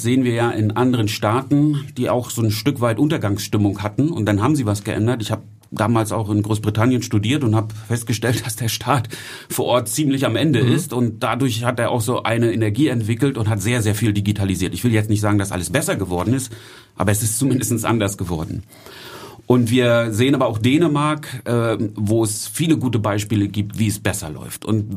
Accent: Berlin, Germany; Und ich komme jetzt aus Berlin

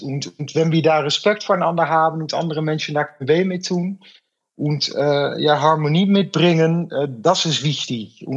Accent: Zoetermeer, South Holland, Netherlands; German is a second language; ich bin dann aufgewachsen in Zoetermeer, in de Nähe von Den Haag

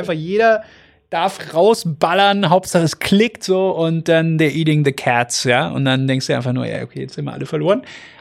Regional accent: Augsburg, Bavaria, Germany; man als Augsburger

